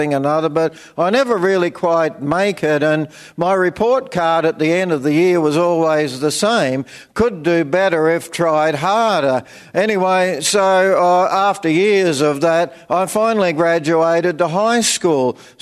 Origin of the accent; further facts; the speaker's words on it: Beaconsfield, Tasmania, Australia; I was brought up in Beaconsfield Area School.